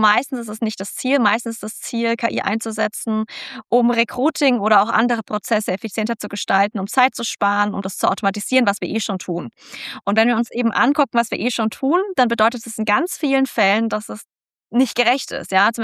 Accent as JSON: {"language": "German", "country": "Germany", "said": "Ich bin eine weiße Frau, ich komme aus der Mittelschicht, aus Deutschland"}